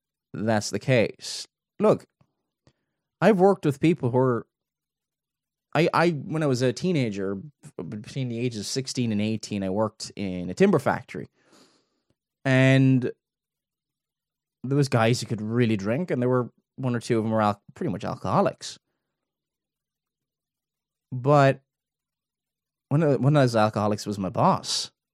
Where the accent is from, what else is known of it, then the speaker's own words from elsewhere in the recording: Cork, Munster, Ireland; also born or lived in Dublin; I lived in Dublin before, the capital of the Republic, or I'm originally from Cork